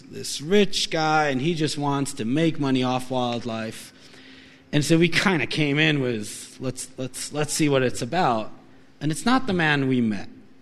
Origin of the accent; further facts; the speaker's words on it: Israel; I grew up in Israel, not really a hunting community or culture.